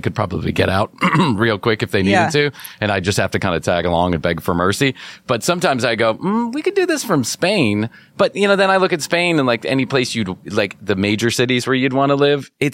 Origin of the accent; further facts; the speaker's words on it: Chicago, Illinois, United States; I get the I grew up in Chicago, right? So I get that kind of Midwest vibe.